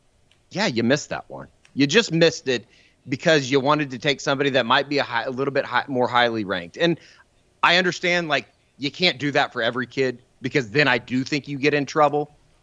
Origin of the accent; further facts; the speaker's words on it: Oklahoma, United States; maybe this is just because I grew up in Oklahoma and I always kind of have an affinity for the OK Preps kids